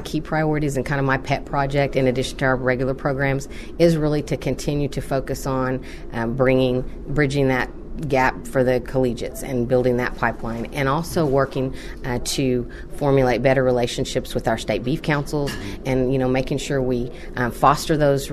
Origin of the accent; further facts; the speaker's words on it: Oklahoma, United States; Well, I'm from Oklahoma, and I'm a third-generation rancher and also a business owner in the state of Oklahoma